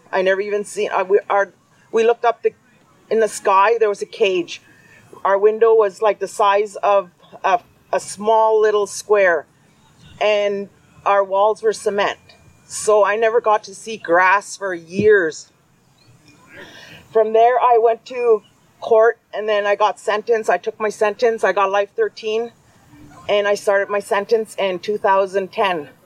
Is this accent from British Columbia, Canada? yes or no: yes; British Columbia, Canada; first language Tsilhqot'in; English is a second language; My first language is Tsilkotin, and my second language is English. I hung on to my language because of my grandparents.